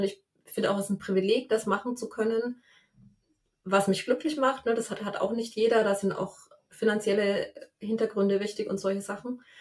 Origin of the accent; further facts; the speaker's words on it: Bavaria, Germany; ich komme aus Bayern. Also ich